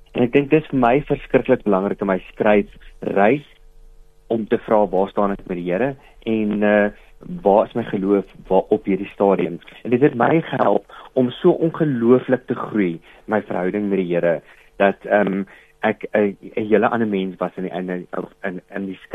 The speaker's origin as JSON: {"language": "Afrikaans", "town": "Polokwane", "region": "Limpopo", "country": "South Africa", "tie": "born or raised there", "said": "Pietersburg het nou nie die grootste biblioteek in die wêreld nie. Waar ek groot geword het in Polokwane."}